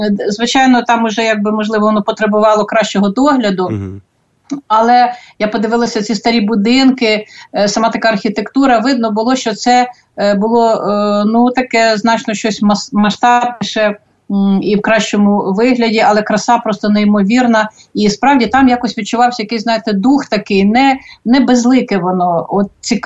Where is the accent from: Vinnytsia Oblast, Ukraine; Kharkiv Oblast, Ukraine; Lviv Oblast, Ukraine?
Vinnytsia Oblast, Ukraine; Kopaihorod; born there; also born or lived in Kyiv; Україна, бо мама з Полтавщини, тато з Львівщини, з гір, з Карпат, Славська. Але я справді народилася у Вінницькій області, Барський район, селище Копайгород.